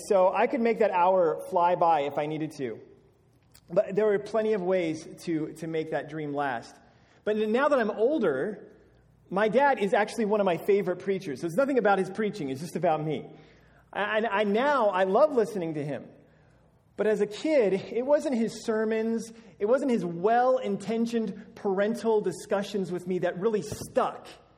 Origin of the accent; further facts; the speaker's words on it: Alabama, United States; So I'm from Alabama. That's where I spent most of my life growing up. And in the South, the cultural assumption is that everyone is a Christian.